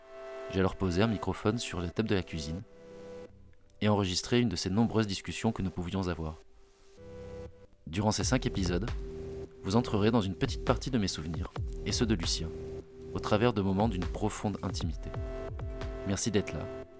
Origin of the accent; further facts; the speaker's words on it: Brive, Nouvelle-Aquitaine, France; born there; also born or lived in Liourdres; J'ai 35 ans, je suis né à Brive, en Corrèze. Mais quand j'y pense, ma mère, ma sœur et moi, nous avons passé une bonne partie de notre vie à Liourdres, chez Lucien, mon grand-père.